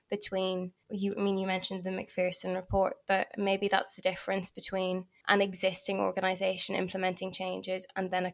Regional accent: Belfast, Northern Ireland, United Kingdom; Because I'm from Belfast, I think it's very interesting the way actual reforms of policing can come about.

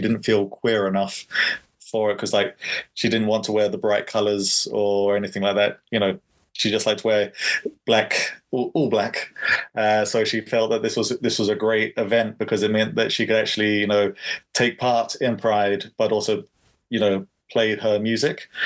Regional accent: England, United Kingdom; We're all tea drinkers, as cliche English as it is.

